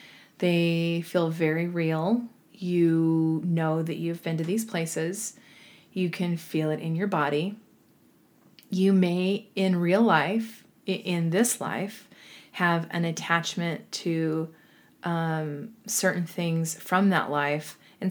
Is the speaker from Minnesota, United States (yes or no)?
no; Idaho, United States; just like I did growing up in Idaho. Idaho is home to me.